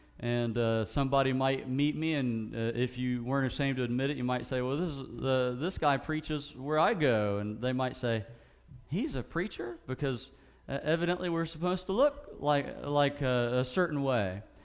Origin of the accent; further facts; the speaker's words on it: West Virginia, United States; if there was such thing as a McDonald's whenever I was growing up in Ritchie County, which there wasn't